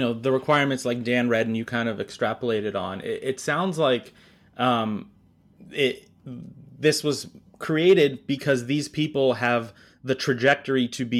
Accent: Ukraine; now in United States; My family and I are all immigrants. We emigrated from the Ukraine in the late 90s and actually got our citizenship in 2004.

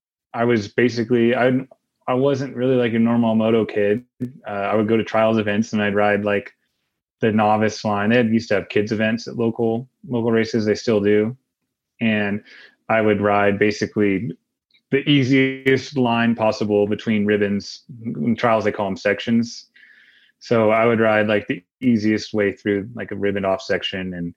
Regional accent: California, United States; So I grew up in Northern California, kind of near the Santa Cruz Mountains.

